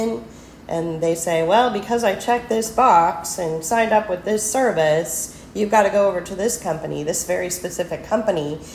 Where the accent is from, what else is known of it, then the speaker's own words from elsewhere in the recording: California, United States; And we don't know anybody because we're from California.